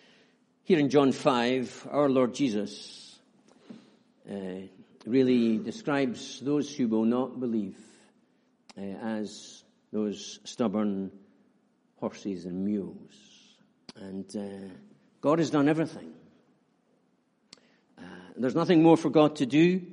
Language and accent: English; Edinburgh, Scotland, United Kingdom; born there; I was born in Edinburgh, you know that now